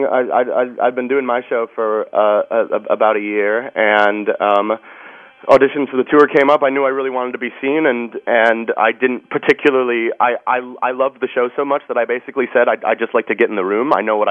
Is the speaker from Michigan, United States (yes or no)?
yes; Rochester, Michigan, United States; Well, I grew up in Michigan. I grew up about 40 minutes north of Detroit, a town called Rochester.